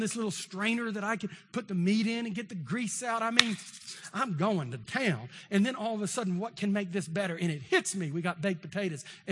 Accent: Texas, United States; I'm from East Texas. We want it hot.

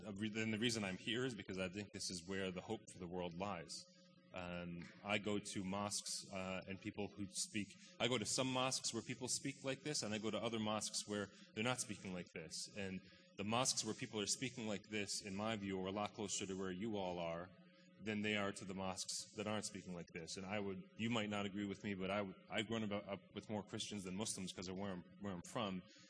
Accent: New Jersey, United States; born there; I was born in New Jersey.

